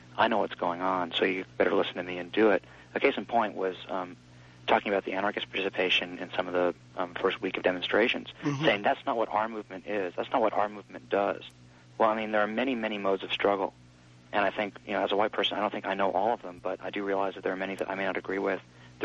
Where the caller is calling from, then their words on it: San Francisco, California, United States; from San Francisco. How you doing?